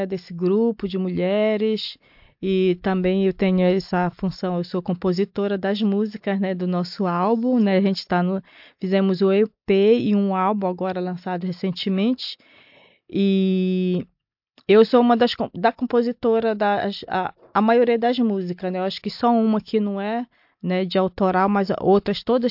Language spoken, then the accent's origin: Portuguese; North Region, Brazil; a gente vem da Amazônia, norte do Brasil, um lugar muito específico, bem longe daqui